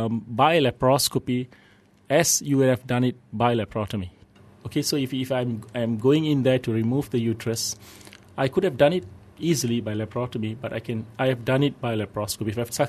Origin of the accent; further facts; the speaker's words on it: Malacca, Malaysia; I'm from Malacca, so it's Malacca